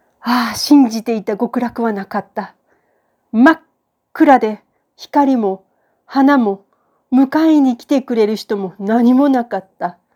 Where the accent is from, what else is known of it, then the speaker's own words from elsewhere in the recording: Kyoto, Japan; born there; 私は1971年、日本の京都で生まれました。私は幼稚園の頃から母に連れられて教会に通い始めました。